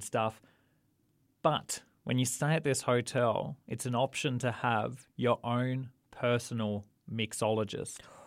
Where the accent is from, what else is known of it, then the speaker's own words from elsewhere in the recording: Adelaide, South Australia, Australia; there's a new hotel that's just opened in Adelaide, my home state, Jules.